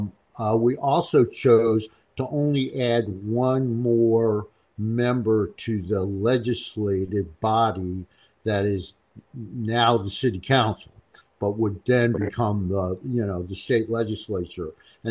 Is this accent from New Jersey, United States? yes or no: yes; New Jersey, United States; now in Washington, United States; because I come from New Jersey.